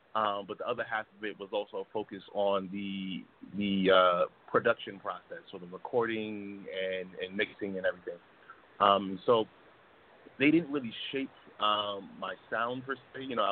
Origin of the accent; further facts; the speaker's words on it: New York City, New York, United States; I'm from the Bronx, New York. I got to do the real hip-hop thing.